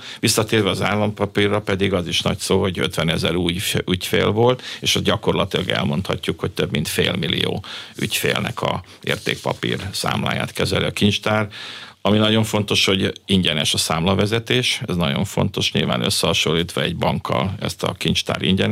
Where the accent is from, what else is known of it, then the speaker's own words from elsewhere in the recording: Hungary; Hát nyilván magyarok vagyunk